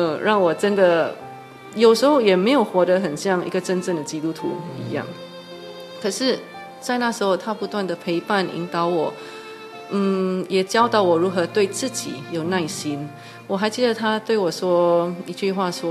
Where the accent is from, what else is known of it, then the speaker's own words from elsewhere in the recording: Singapore; Chinese is a second language; now in Taiwan; 因为我是新加坡人，然后来到台湾，我觉得语言是一个很大的问题，因为我的背景，我好像在学校学中文